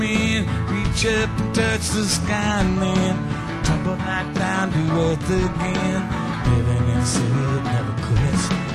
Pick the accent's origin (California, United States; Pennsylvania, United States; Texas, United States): Texas, United States; And especially, I grew up in Texas.